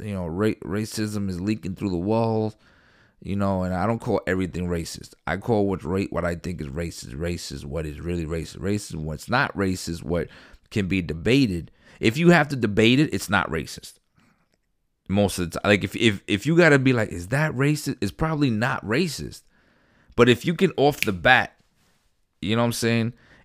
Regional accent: New York City, New York, United States; I grew up in Queens, New York. Went to a black, predominantly black schools, mostly all black. I grew up on hip-hop, you know. I'm Hispanic with Haitian blood, you know.

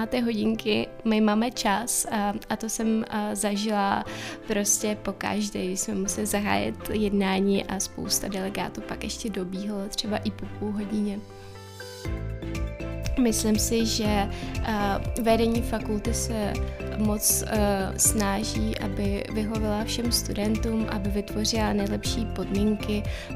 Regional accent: Donbas, Ukraine; Czech is a second language; moved away; a taky i konflikt na Donbasu, odkud pocházím.

